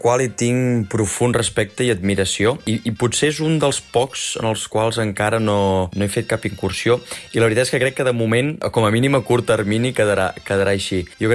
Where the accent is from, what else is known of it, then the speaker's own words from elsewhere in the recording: La Selva del Camp, Catalonia, Spain; Quan era petit, a l'escola del meu poble, a la Selva del Camp